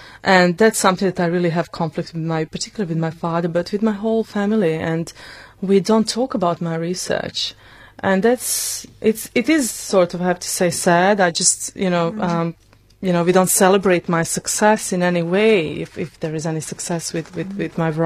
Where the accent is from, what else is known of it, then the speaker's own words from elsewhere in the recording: Bosnia & Herzegovina; English is a second language; Or when people learn that you are from Bosnia, because we have this special identity of war victim or survivor of something, and I write about that as well.